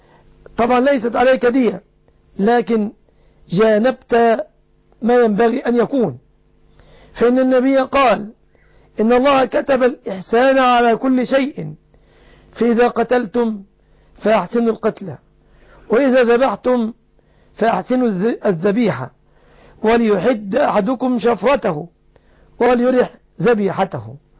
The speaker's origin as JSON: {"language": "Arabic", "country": "Egypt", "said": "في بلادنا مصر"}